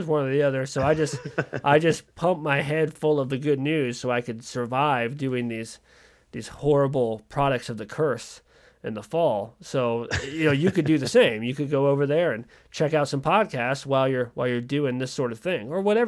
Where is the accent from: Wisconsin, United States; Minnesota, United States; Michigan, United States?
Minnesota, United States; Duluth; born there; You know, I was born in Minnesota, Duluth, Minnesota.